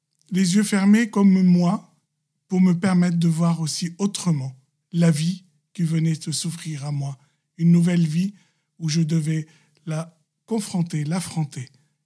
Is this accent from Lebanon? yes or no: yes; Lebanon; Je suis Libanais, chrétien, catholique, de rite maronite, une des plus vieilles églises syriaques, antiochiennes